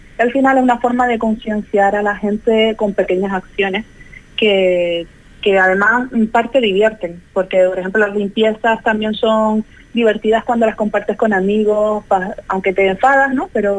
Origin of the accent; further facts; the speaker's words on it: El Cotillo, Canary Islands, Spain; la isla de mi familia, y yo siempre que puedo, cada vez que tengo momentos de vacaciones, me voy a Fuerteventura, al Cotillo precisamente. Para mí es mi pueblo.